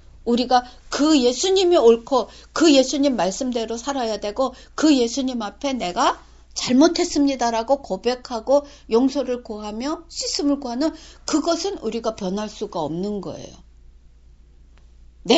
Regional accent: South Korea; now in United States; 우리는 지금 한국에서 태어나서 한국에서 살다가 미국으로 이민 왔고 또 일본에서 지금 사는 외국인들 아니 세상에 지금 많이 각국에 퍼져 있는 우리 한국 사람들 참 많습니다.

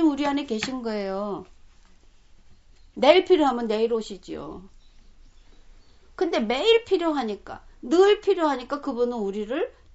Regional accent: South Korea; also born or lived in Japan; 외국인이에요. 학교 전체에 우리 하나가 한국 사람이고요.

